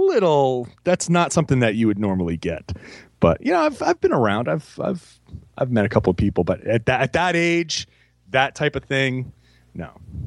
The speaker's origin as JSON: {"language": "English", "town": "Pawtucket", "region": "Rhode Island", "country": "United States", "tie": "born or raised there", "said": "The closest I ever got was because I grew up in Pawtucket, Rhode Island, and we had the Pawtucket Red Sox."}